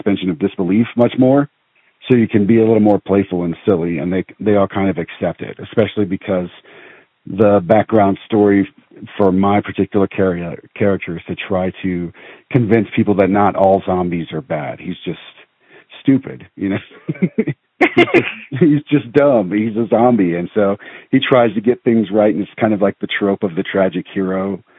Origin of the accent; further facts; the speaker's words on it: Louisiana, United States; out in Texas and Louisiana, which is where, as I said, I was from Louisiana. So we basically did the South. And then whenever I moved up here